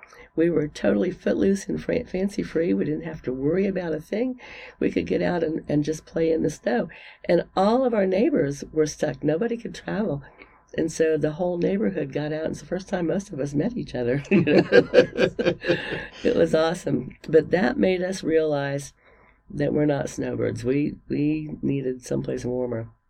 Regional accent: Florida, United States; also born or lived in Boston, United States; now in Hot Springs, United States; Originally, I'm from Florida. However, I spent about 4 years in Boston, Massachusetts.

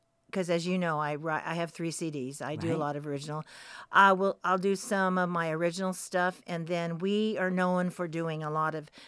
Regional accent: Oregon, United States; You know, I've been in Astoria for 35 plus years, but born and raised in Oregon.

